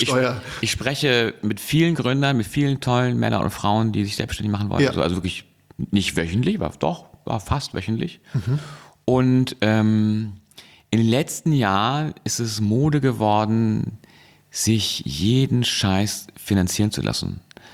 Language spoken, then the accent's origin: German; Hamburg, Germany; ich komme aus Hamburg